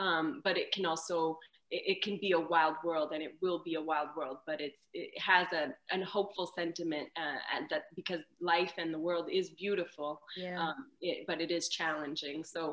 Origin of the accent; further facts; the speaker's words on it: Montreal, Quebec, Canada; So I grew up in Montreal, Canada, and we didn't have a hip hop and R&B station when I was growing up.